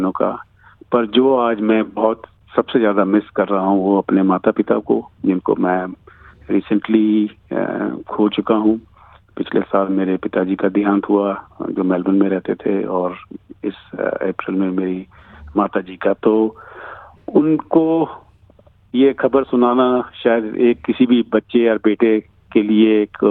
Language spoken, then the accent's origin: Hindi; Nagaland, India; तो मैं उसी क्षेत्र से हूँ, यरबी जो एक जगह है गंगालैंड